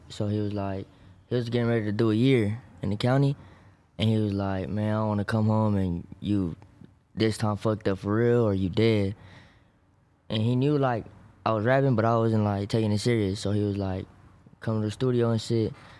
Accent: Maywood, California, United States; Shit, I'm from Parkside, Maywood, Huntington Park. You know, we right there. Nobody really knows, like, oh, Maywood, where's that? So South Central.

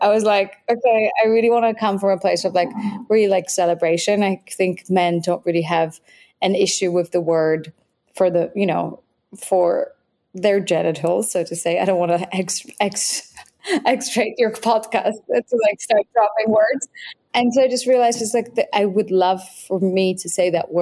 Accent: Poland; English is a second language; for those of you who just like out of context, I grew up in Poland

